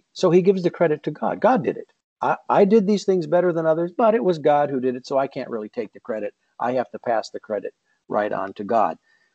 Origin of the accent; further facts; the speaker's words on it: Minneapolis, Minnesota, United States; And then I'm a Minnesota Vikings fan because I'm from Minneapolis here.